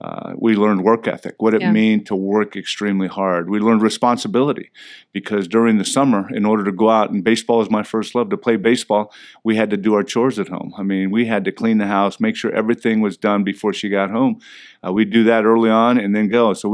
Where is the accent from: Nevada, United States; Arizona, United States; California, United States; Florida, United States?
California, United States; Ontario; You know, I grew up in Ontario, California, which was about 40 miles east of L.A., and I'm always sure to say California because when I say I'm from Ontario, people look at me and say, you're Canadian?